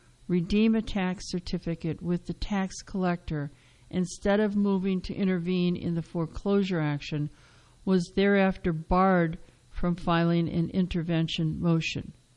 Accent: Wisconsin, United States; And I suppose my long-held opposition to the death penalty stemmed from the fact that I grew up in Wisconsin.

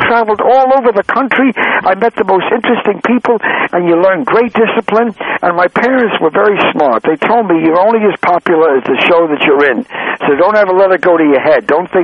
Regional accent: Queens, New York, United States; born there; All right. I was born in Richmond Hill, Queens

